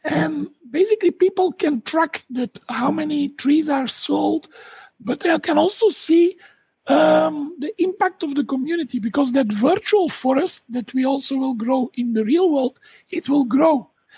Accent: Dendermonde, Flanders, Belgium; I'm from Belgium, and I'm from a city called Dendermonde.

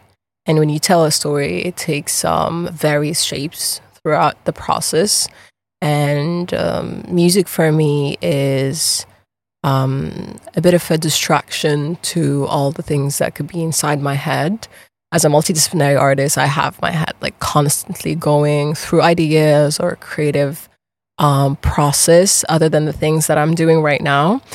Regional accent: Egypt; I'm from Egypt, born and raised.

